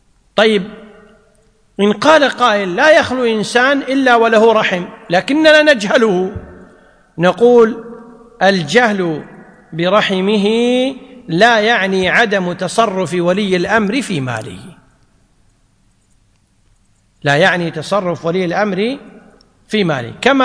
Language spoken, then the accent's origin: Arabic; Kuwait; الحين عندنا بالكويت لما كان هناك عبيد موجودين